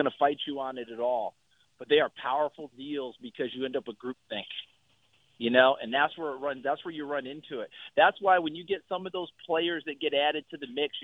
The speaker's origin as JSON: {"language": "English", "region": "Northeast", "country": "United States", "tie": "born or raised there", "said": "Look, I grew up in the Northeast."}